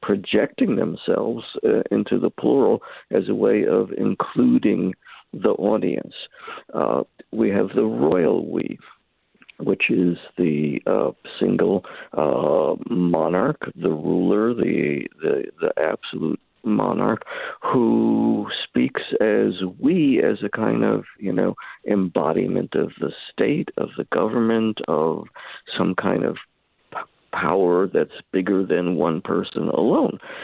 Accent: New York City, New York, United States; when I was growing up in New York City.

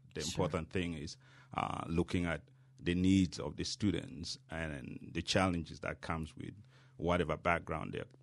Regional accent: Cameroon; moved away as an adult; now in United States; I came from Cameroon in West Africa, and that was in 2002. And I can tell you it was very cold. But I stayed 18 years later.

